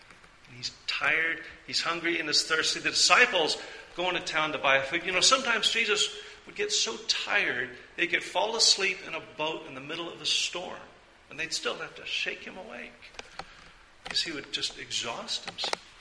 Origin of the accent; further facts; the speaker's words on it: Texas, United States; Now, I am not Chinese. Neither is my wife. I'm from Texas.